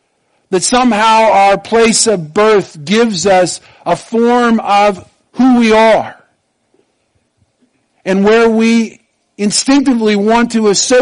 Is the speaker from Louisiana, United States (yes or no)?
no; Iowa, United States; also born or lived in Nebraska; "Oh, I was raised in Southwest Iowa."